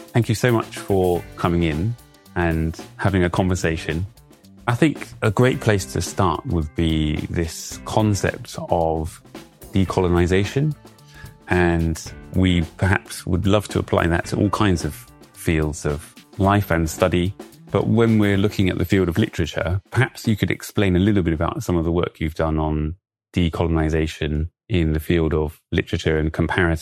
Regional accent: United Kingdom; I am British

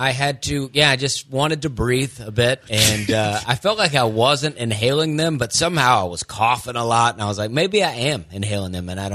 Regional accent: Alabama, United States; But yeah, I mean, I'm from Alabama. I love it. But, you know, I grew up next to Auburn.

